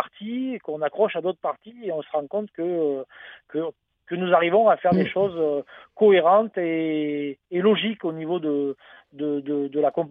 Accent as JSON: {"language": "French", "town": "Albi", "region": "Occitanie", "country": "France", "said": "Essentiellement de Tarnet, puisque le guitariste, moi-même et le clavier, nous sommes d'Albi et aux alentours"}